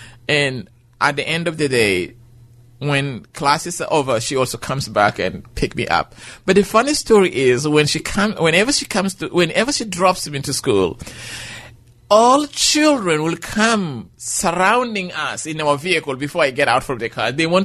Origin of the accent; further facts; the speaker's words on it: Yei, Central Equatoria, South Sudan; She actually initiated a primary school in my hometown in Yei right now.